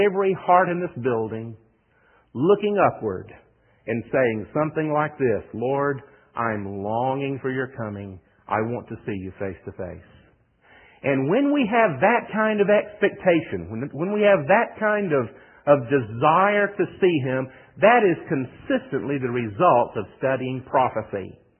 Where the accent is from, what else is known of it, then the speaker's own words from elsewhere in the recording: United States; And while I am American and I love our nation and I am patriotic to the core